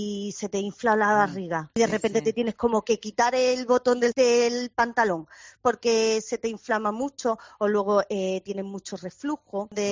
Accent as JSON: {"language": "Spanish", "region": "Andalusia", "country": "Spain", "said": "Sí, yo soy andaluza"}